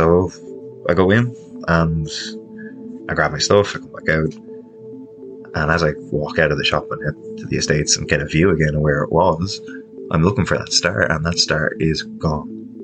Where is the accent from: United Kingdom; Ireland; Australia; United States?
Ireland; I'm from Ireland.